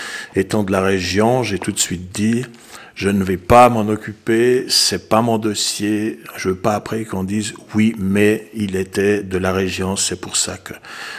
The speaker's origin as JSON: {"language": "French", "region": "Zurich", "country": "Switzerland", "tie": "born or raised there", "said": "Je suis originaire du Bayard, natif de Zurich. J'ai fait toutes mes écoles, toutes mes études à Zurich. J'ai étudié ingénieur agronome au Poly à Zurich."}